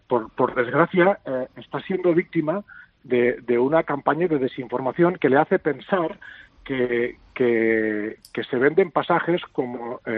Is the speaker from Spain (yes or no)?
yes; Spain; porque nuestro barco es bandera española y somos españoles